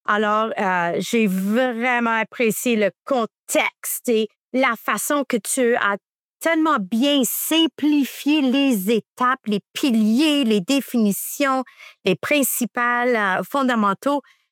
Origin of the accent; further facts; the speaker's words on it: Hamilton, Ontario, Canada; Je suis ici de Hamilton, Ontario.